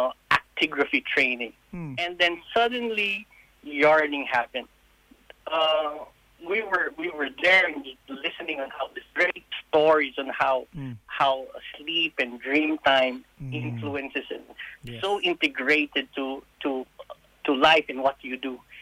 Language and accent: English; Philippines; now in Australia; Yeah, I'm from the Philippines. We came here like 4 years ago.